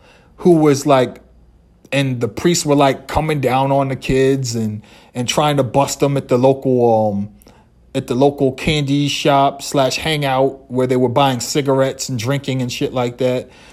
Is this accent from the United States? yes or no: yes; Boston, Massachusetts, United States; that was not our reality growing up in Boston at all. We didn't have white kids. Our white kids had to be brought in from another neighborhood.